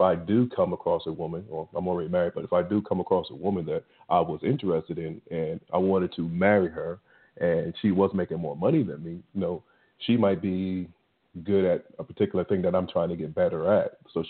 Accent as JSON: {"language": "English", "country": "Jamaica", "said": "So I think from my generation, also being a Jamaican, this is the type of mindset that we actually have."}